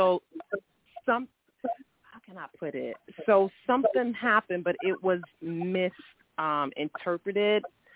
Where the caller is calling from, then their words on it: Miami, Florida, United States; from Miami, Florida.